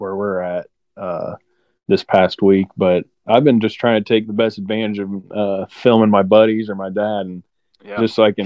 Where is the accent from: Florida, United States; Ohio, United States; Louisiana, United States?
Ohio, United States; Marysville; I was born and raised in Marysville, went to a little farm school called Fairbanks High School. We did drive your tractor to school day, all that kind of that stuff. But we just live in a rural part of Ohio.